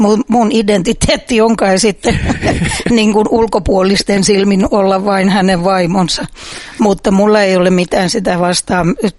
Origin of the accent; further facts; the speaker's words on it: Espoo, Uusimaa, Finland; synnyin Espoossa, tai siis kävin tietysti Helsingin puolella syntymässä, koska hän Espoossa ollut vielä Jorvi-sairaala vuonna 1964, jolloin minä olen syntynyt